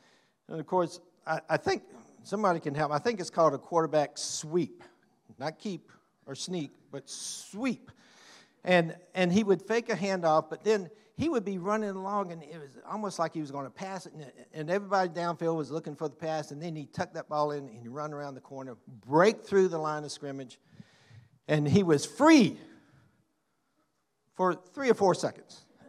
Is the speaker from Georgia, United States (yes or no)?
yes; Americus, Georgia, United States; I grew up in Americus, Georgia, a little town in South Georgia.